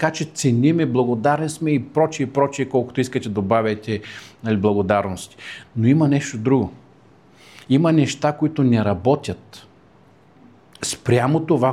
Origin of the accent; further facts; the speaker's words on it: Brestovitsa, Plovdiv Province, Bulgaria; Аз съм от Брестовица